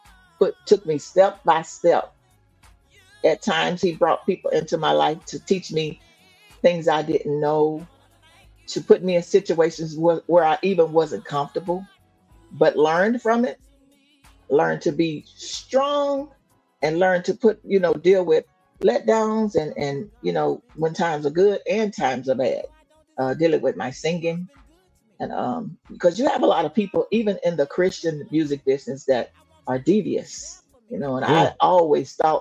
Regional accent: Houston, Texas, United States; also born or lived in Louisiana; I'm from Houston, Texas. I was born in Louisiana, but I'm from Houston, Texas. I've been here for many years now.

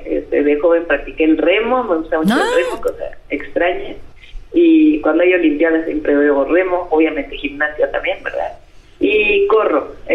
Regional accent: Mexico; Yo creo que todas y todos somos mexicanos y estamos orgullosos de nuestra hermosa nación y de nuestro pueblo.

